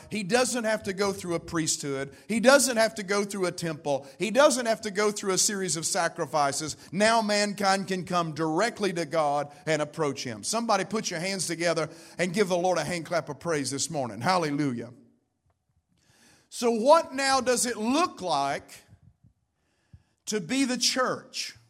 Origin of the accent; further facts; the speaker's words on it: United States; We are American citizens here.